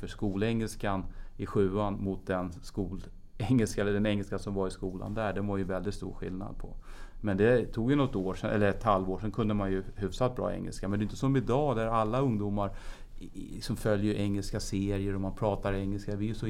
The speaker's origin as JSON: {"language": "Swedish", "country": "Sweden", "said": "då var jag hemma i Sverige. Då hade jag ju liksom bott utomlands i två år, så då kom jag ändå hem till svensk miljö igen då"}